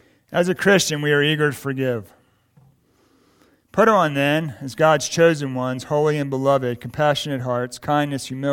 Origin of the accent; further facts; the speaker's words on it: Maryland, United States; also born or lived in Oregon; I got saved in 2003 in Coos Bay, Oregon. In 2004, I moved back to my hometown, Maryland. After living out west for 8 years